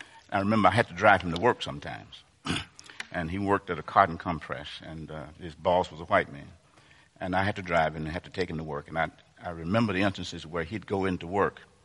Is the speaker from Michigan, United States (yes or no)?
no; Pine Bluff, Arkansas, United States; also born or lived in Jonesboro; I was born in Jonesboro, Arkansas, and lived most of my life in a city called Pine Bluff, Arkansas. It's down in the deep south.